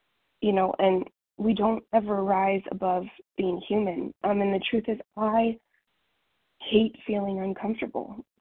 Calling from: Texas, United States; compulsive overeater in Texas.

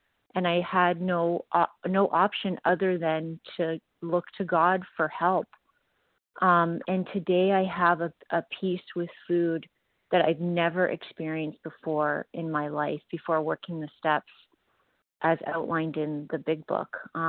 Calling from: Ontario, Canada; recovered compulsive overeater in Ontario, Canada.

